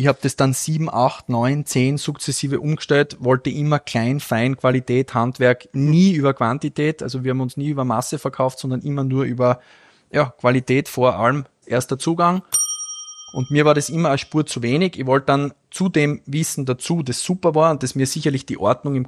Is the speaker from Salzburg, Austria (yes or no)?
no; Graz, Styria, Austria; born there; Geboren in Graz